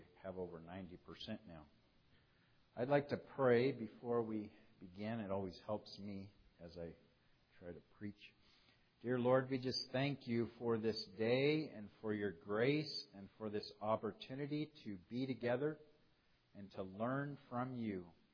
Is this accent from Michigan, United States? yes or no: no; Fresno, California, United States; He's from San Jose, and I'm from Fresno, which is in Central California.